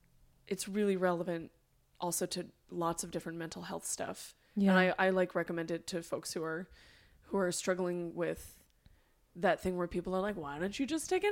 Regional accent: California, United States; I grew up in California, so it was quite easy for us to get to Vegas

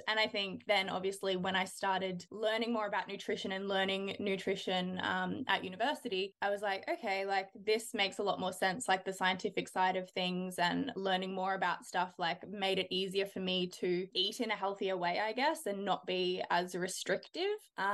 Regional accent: Melbourne, Victoria, Australia; moved away as an adult; now in Brisbane, Australia; I grew up in Melbourne. I lived there until I was about 22. And now I live in Brisbane, obviously in Australia.

